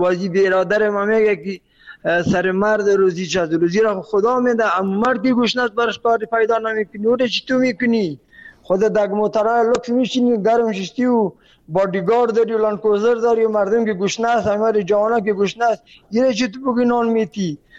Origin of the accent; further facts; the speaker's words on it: Afghanistan; اگر ما خودم پورا افغان هستم